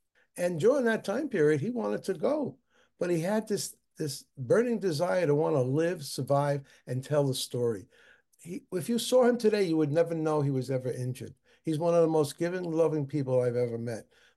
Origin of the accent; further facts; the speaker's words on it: Bronx, New York, United States; I'm from the South Bronx.